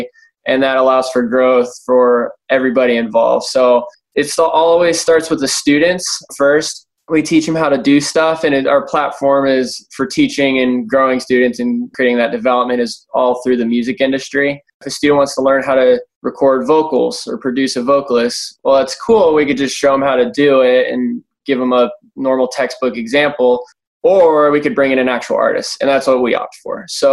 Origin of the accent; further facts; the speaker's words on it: Cincinnati, Ohio, United States; moved away as an adult; now in Chattanooga, United States; If you're from Chattanooga, I'm not from Chattanooga. I'm from Cincinnati, Ohio. Ended up moving here for college and stuff. And then I liked it, so I stayed.